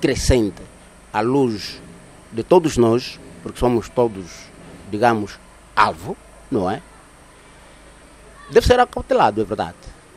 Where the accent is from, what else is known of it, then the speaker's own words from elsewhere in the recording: Angola; somos angolanos, e como angolanos que somos, temos que nos pautar naquilo que são as nossas raízes.